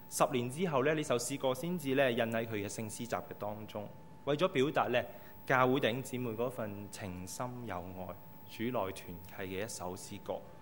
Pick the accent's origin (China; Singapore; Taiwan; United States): China; 下個星期都是我們中國人較為重視的農曆新年，